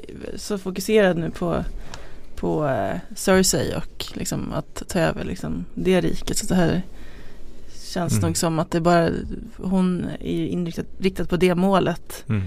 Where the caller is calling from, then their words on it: Växjö, Kronoberg County, Sweden; jag är från Växjö. Vill bara säga att er podd är briljant.